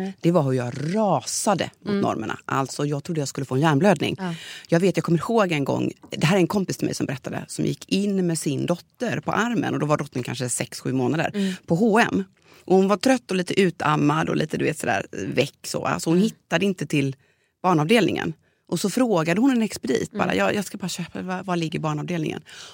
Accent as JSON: {"language": "Swedish", "country": "Sweden", "tie": "born there", "said": "här i det här landet där jag är född."}